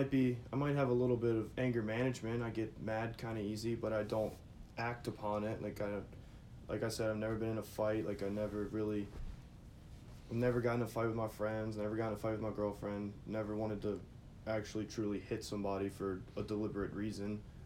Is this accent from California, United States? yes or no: no; Baltimore, Maryland, United States; I grew up with that, and I grew up in Baltimore, and in the beginning, we didn't really live in the best type of neighborhood